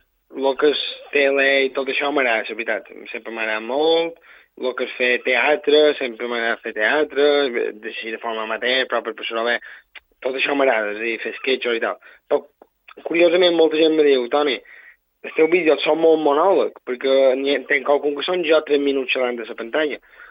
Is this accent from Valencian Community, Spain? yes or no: no; Campanet, Balearic Islands, Spain; de Mallorca, sí, jo som del Campanet.